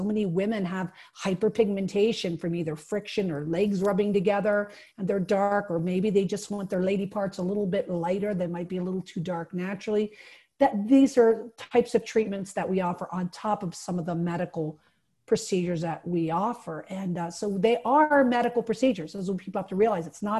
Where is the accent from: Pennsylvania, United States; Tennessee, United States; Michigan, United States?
Pennsylvania, United States; Williamsport; And I'm actually from Williamsport, so I'm from up in that coal region.